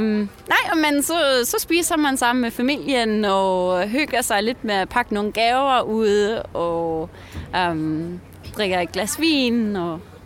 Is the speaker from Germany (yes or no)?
yes; central Germany, Germany; Der hvor jeg kommer fra, i midten af Tyskland, der har vi ikke nogen nisser.